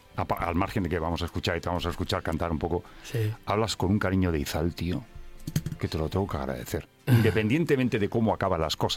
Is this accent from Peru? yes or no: no; Barcelona, Catalonia, Spain; Yo soy de Barcelona también, nacido en Barcelona